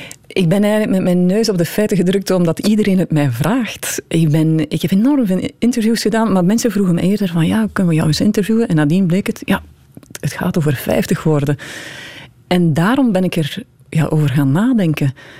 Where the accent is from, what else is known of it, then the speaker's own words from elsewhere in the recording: Eeklo, East Flanders, Belgium; moved away as an adult; En ik kwam ook uit uit Eeklo, een beschermd milieu, klein gemeente.